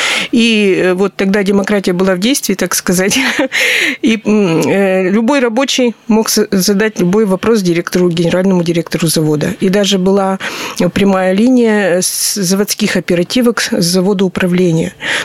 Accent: Perm, Perm Krai, Russia; Родилась в Перми 25 января, в Татьянин день. Вот. Закончила школу 117, это на зеленом хозяйстве. Ну, пермики знают, улица Чкалова.

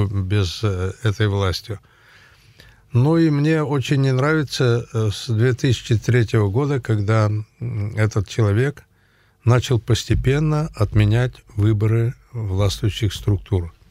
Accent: Aleksandrovsk, Perm Krai, Russia; born there; И родился там тоже.

